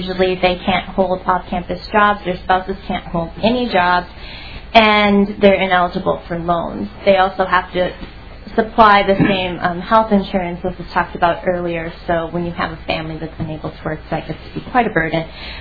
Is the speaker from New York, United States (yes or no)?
no; Maynard, Minnesota, United States; now in St. Paul, United States; as I was introduced. I grew up in Maynard, Minnesota. I went to college in St. Peter at Gustavus Adolphus. And now I live in St. Paul